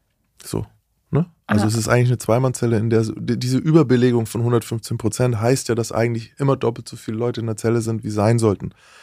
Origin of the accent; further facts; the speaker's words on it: Bavaria, Germany; Ich bin aus Bayern